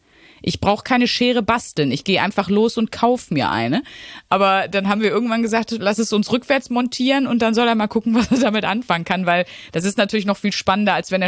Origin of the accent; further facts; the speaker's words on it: North Rhine-Westphalia, Germany; Also ich bin aus dem Ruhrgebiet.